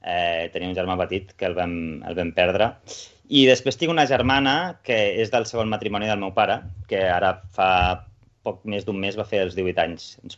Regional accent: Sabadell, Catalonia, Spain; Jo vaig néixer a Sabadell, de fet he viscut tota la vida al barri de Gràcia de Sabadell.

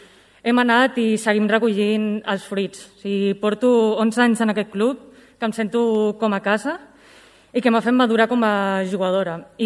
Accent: Barcelona, Catalonia, Spain; born there; Jo vaig néixer a Barcelona

